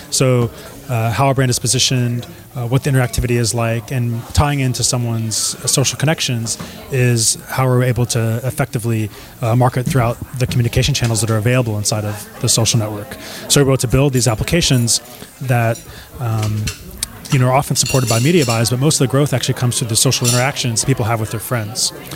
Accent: Texas, United States; now in San Francisco, United States; I grew up in Texas. I'm living in San Francisco now.

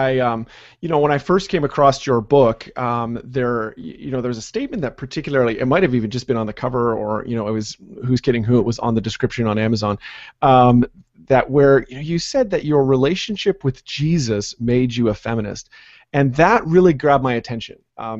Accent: Canada; not just because I'm Canadian and I'm partial

